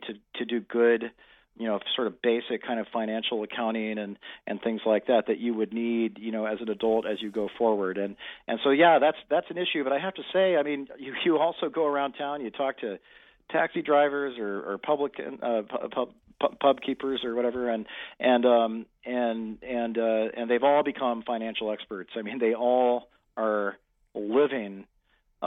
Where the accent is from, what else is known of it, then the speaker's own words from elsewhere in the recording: United States; And that's been disturbing for me as an American to hear.